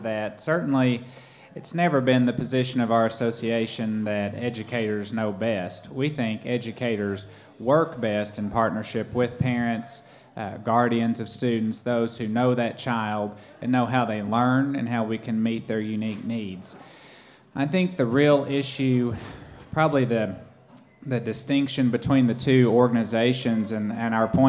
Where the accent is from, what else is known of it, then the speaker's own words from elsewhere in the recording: Marietta, Oklahoma, United States; I'm from rural Oklahoma. Probably couldn't tell that by my accent. But I'm from Marietta. So when I graduated high school, there were 49 kids in my class